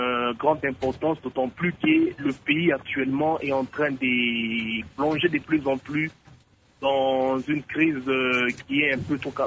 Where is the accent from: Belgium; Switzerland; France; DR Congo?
DR Congo; chez nous en RDC